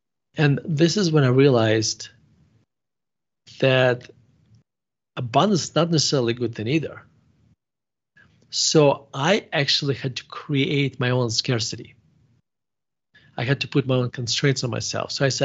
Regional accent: Russia; English is a second language; now in United States; So I grew up in Russia. So throughout my in the Soviet, not just in Russia, in Soviet Russia

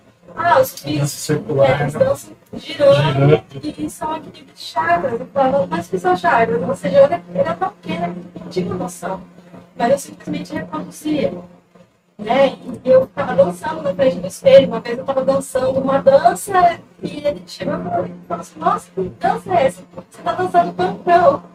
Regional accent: São Paulo, Brazil; also born or lived in Natal / Porto Velho; Já morei de São Paulo, sou de São Paulo, já morei em Natal, já passei um tempo em Porto Velho, né?

